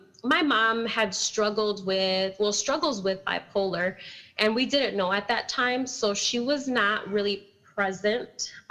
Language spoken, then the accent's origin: English; Milwaukee, Wisconsin, United States; also born or lived in Sheboygan; I was born in Sheboygan, but I was raised here in Milwaukee South Side. So I've spent all of my life on the South Side.